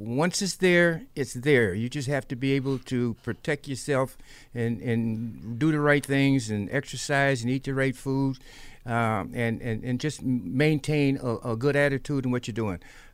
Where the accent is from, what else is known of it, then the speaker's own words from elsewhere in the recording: Illinois, United States; now in Buffalo, United States; You know, I'm from Illinois.